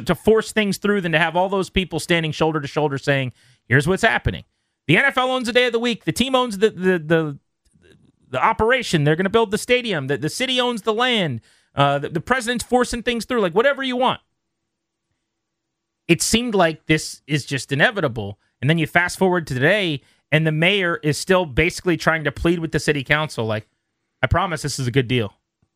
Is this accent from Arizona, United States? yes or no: no; Kentucky, United States; I got a stadium in my home state, the Commonwealth. I don't have to cross the river.